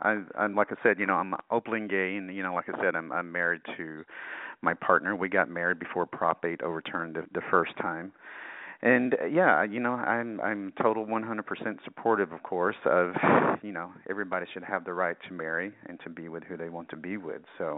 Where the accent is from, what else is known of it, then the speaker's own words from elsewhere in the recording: the South, United States; I was brought up in the South with, you know, this big religious background